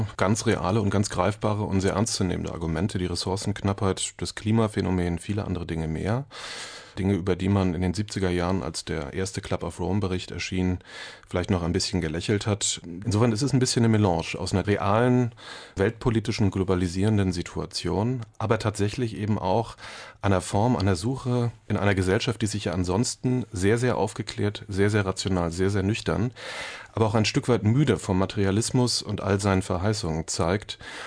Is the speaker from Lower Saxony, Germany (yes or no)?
no; Mecklenburg-Vorpommern, Germany; aber auch eben ganz, ganz viel in Mecklenburg, wo ich herkomme, beim Angeln oder beim Sammeln von Vogelnestern.